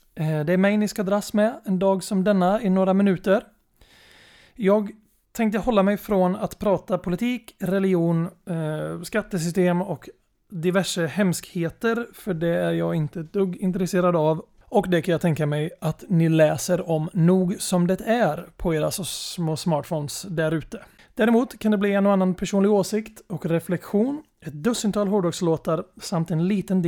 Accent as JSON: {"language": "Swedish", "town": "Skövde", "region": "Västra Götaland County", "country": "Sweden", "tie": "born or raised there", "said": "När man växte upp i lilla, trygga, bonniga, tråkiga, utdöda och ofarliga, i alla fall på den tiden, Skövde och Sverige med jantelagen i full flagg"}